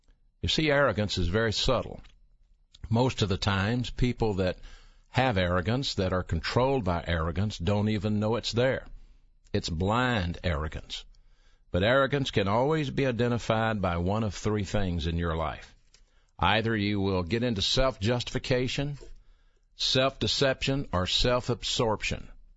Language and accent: English; Birmingham, Alabama, United States; I'm from Birmingham, Alabama. I grew up here in the Magic City area and played football at Woodlawn High School.